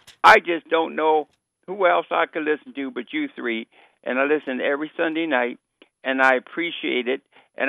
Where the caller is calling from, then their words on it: Canton Township, Michigan, United States; I'm from Canton Township.